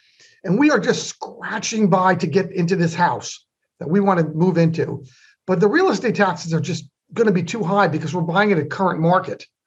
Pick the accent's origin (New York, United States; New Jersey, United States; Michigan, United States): New Jersey, United States; now in California, United States; and I come from New Jersey, it's on my county, and I lived in several counties in New Jersey